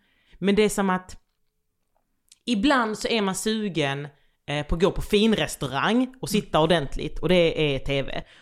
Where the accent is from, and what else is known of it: Jönköping, Jönköping County, Sweden; born or raised there; also born or lived in Västervik